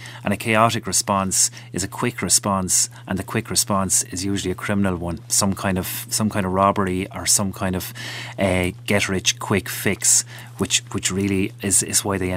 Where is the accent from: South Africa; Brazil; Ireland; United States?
Ireland; Waterford, Munster; now in Cork, Ireland; I'm from Waterford myself, but all of the other lads were from Cork, and where I work and live.